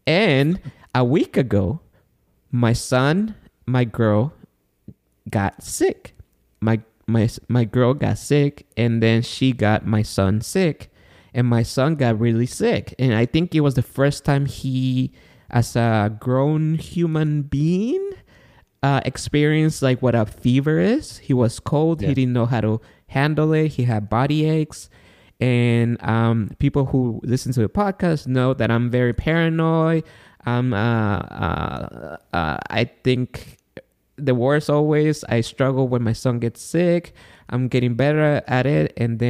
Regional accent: Guatemala; now in United States; And I live here in California, in the United States. I was born and raised in Guatemala.

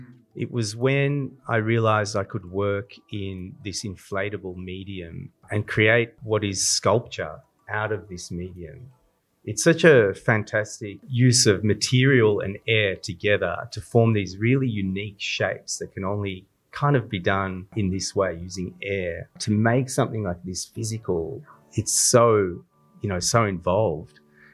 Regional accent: Melbourne, Victoria, Australia; I'm from Melbourne, Australia. So there's Sydney and then the Melbourne at the bottom.

